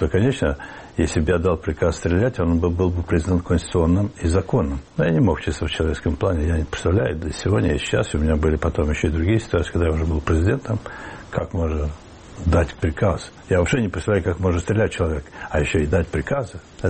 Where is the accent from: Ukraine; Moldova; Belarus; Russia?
Moldova; Transnistria; Я оттуда, из Приднестровья родом.